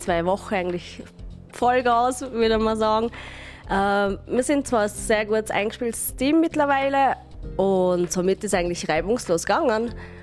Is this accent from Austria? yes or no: yes; Austria; Natürlich, ich als Österreicherin kein Fanta-Wein kennt